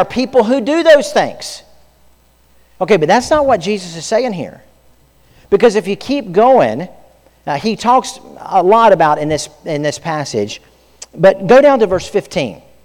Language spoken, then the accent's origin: English; Florida, United States; I grew up in Florida, and there's all kinds.